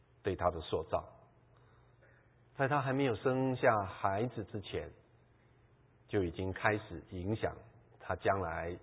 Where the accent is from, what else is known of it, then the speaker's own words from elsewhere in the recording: China; 因为我们中国人说龙生龙、凤生凤